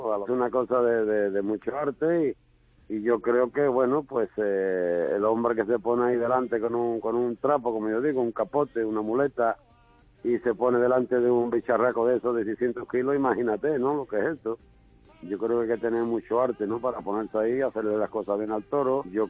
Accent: Jerez de la Frontera, Andalusia, Spain; Bueno, pues la afición de los toros me viene de mi tierra, de Jerez de la Frontera, de mi padre, que era muy taurino

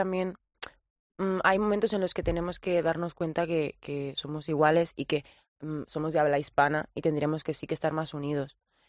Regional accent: Barcelona, Catalonia, Spain; Sí, mi madre es de Ecuador y mi padre es de la República Dominicana. Uh-huh. Y yo pues nací en Barcelona, estudié en Barcelona y hice toda mi vida allí.

